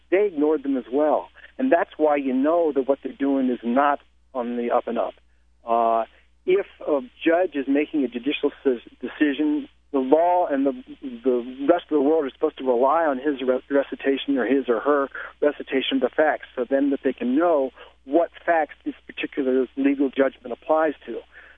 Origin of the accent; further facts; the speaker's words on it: California, United States; because we're from California. Dennis works in San Francisco, and I work at Walnut Creek.